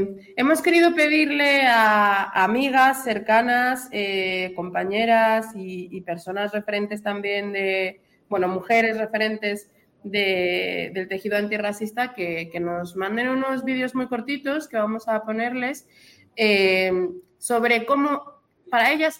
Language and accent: Spanish; Azcapotzalco, Mexico City, Mexico; born there; En Azcapotzalco, el Centro Nacional Médico La Raza, que es donde yo nací, además.